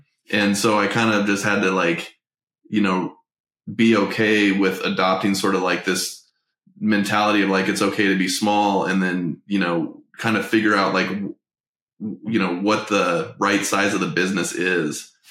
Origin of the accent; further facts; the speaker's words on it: Albuquerque, New Mexico, United States; I'm from Albuquerque. My wife's from here.